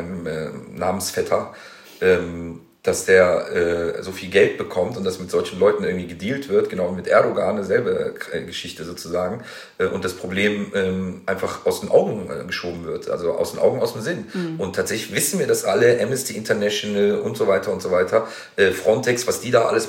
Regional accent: Tunisia; also born or lived in Germany; Einerseits denke ich mir ganz eigennützig so als Tunesier, also Deutsch-Tunesier, aber ich bin halt Deutscher und Tunesier und beides.

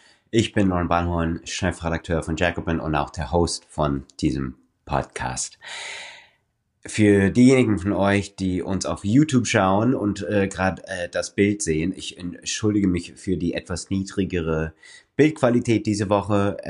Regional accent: United States; German is a second language; moved away; Ich bin ja in den USA aufgewachsen, lebe aber seit vielen Jahren nicht mehr dort

